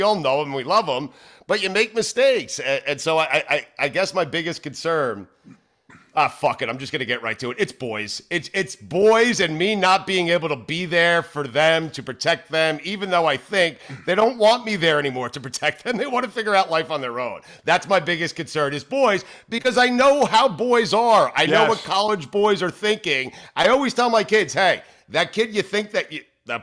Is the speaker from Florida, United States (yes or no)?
yes; Florida, United States; I will tell you that we're from Florida, South Florida. Okay. We know what we don't know seasons down here, Mike.